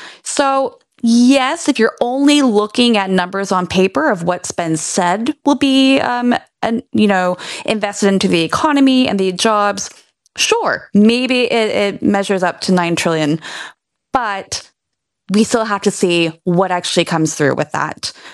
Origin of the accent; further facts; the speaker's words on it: United States; You know, I'm American and I was there earlier last month